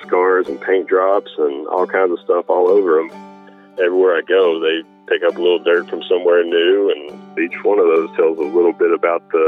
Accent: Early, Texas, United States; I bought brand new in my hometown of Early, Texas when I was 19 years old.

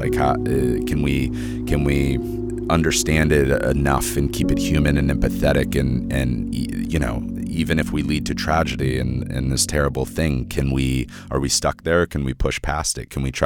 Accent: Spring, Texas, United States; also born or lived in Austin, Texas; I grew up in Spring, Texas, on the outskirts of Houston, and a bit going back and forth between Spring and Austin.

